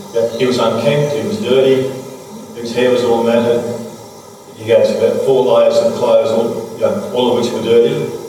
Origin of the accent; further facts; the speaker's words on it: Australia; Yeah, I come from Australia.